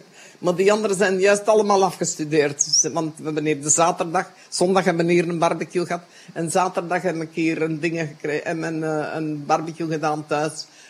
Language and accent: Dutch; Sint-Martens-Lennik, Flemish Brabant, Belgium; Ik ben afkomstig van Sint Maartenslemmink.